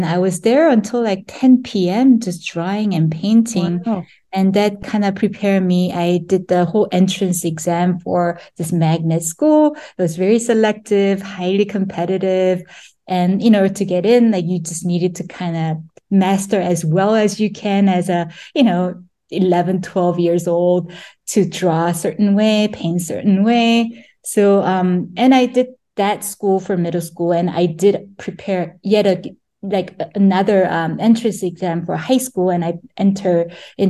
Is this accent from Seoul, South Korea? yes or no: yes; Seoul, South Korea; I grew up in Seoul. Okay. Very dense, densely populated, and in high rise and a condo. That's kind of my early upbringing, surrounded by high rise buildings.